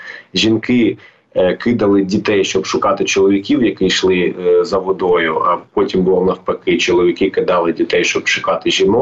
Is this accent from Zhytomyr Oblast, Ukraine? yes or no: no; Mariupol, Donetsk Oblast, Ukraine; я сам з Маріуполя, ти як це сказав, це місто, в якому я виріс